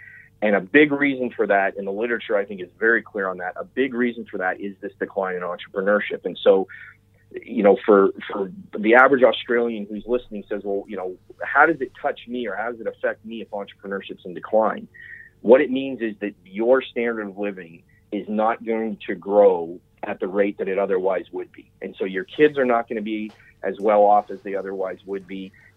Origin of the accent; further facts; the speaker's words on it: Canada; And unfortunately, my home country of Canada